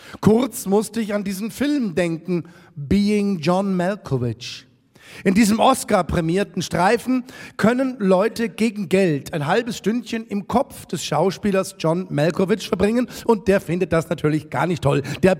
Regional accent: Munich, Bavaria, Germany; moved away as an adult; ich komme aus München, ich bin in dieser Stadt aufgewachsen worden. Ich kenne mich wirklich aus. Ich bin da groß geworden, ich kenne ihn, seit ich klein bin. Ich bin dann weg nach der Schule. Ich bin nach der Schule nach Baden-Württemberg

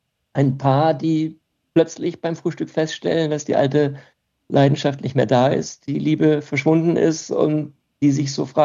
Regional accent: Karlsbad, Baden-Württemberg, Germany; also born or lived in Munich; Ich bin in Karlsruhe aufgewachsen, also noch nicht mal in Karlsruhe, sondern in Karlsbad. Dort habe ich meine ganze Jugend verbracht.

